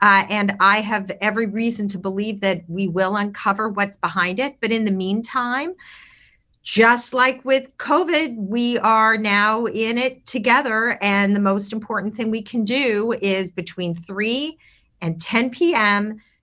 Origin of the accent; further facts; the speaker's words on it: Sacramento, California, United States; It's already so hot here. I grew up in Sacramento. It's a hot place.